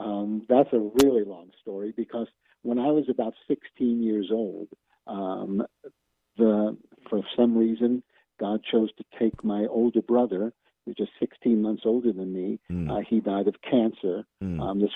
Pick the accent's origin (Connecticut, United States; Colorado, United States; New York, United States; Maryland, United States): New York, United States; Brooklyn; born there; I was born in Brooklyn, New York.